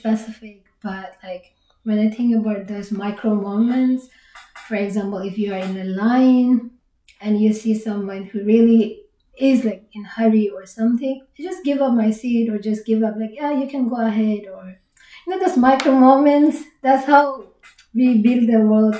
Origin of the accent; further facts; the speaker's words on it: India; I'm a second generation Tibetan born and raised in India.